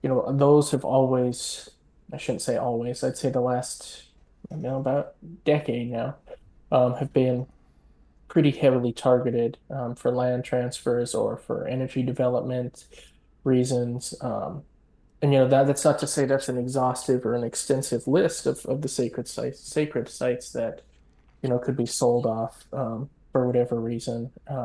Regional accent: Montana, United States; now in Washington, United States; I'm from Montana, grew up in Montana, whole family is still there. But I'm over here in DC now

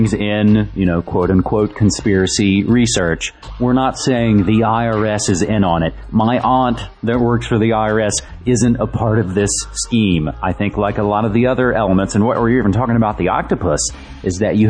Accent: West Virginia, United States; now in Oregon, United States; when I mention that I'm from West Virginia while here in Oregon

